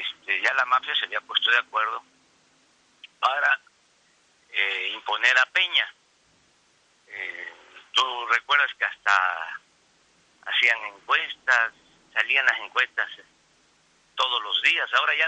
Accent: Mexico; Porque no somos tontos los mexicanos.

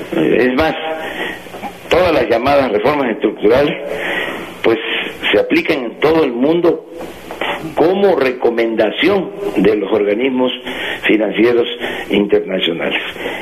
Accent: Tabasco, Mexico; tú eres de Limón, yo soy de Tabasco.

